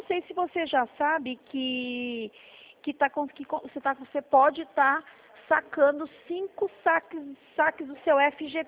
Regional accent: Sorocaba, São Paulo, Brazil; aqui eu sou de Sorocaba

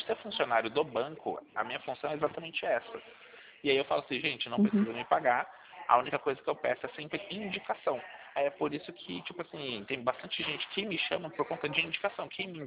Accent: São Paulo, Brazil; eu sou de São Paulo.

